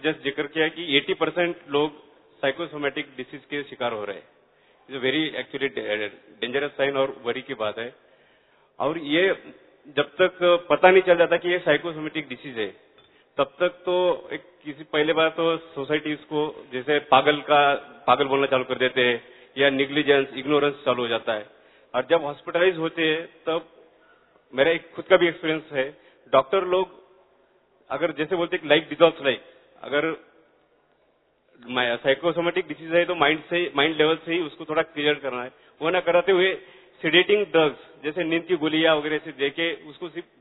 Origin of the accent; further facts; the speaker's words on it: Pune, Maharashtra, India; पुणे से हूँ।